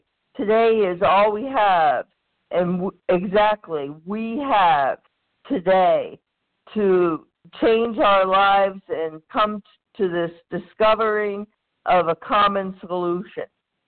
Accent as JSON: {"language": "English", "town": "Bangor", "region": "Maine", "country": "United States", "said": "A recovering food addict. I'm from Bangor, Maine."}